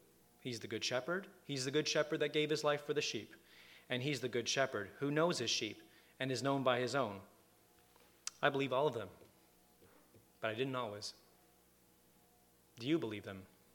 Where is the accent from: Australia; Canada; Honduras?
Canada; Vancouver, British Columbia; born there; I was born in Vancouver. And you might say, well, you must have lived there and just come here recently. But that's not true either. In fact, I lived in three different provinces, and not only that, but I've lived in two different countries.